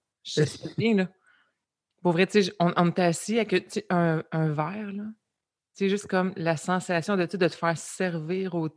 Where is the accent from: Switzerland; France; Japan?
Switzerland; Romandy; Puis les deux, on vient de Romande.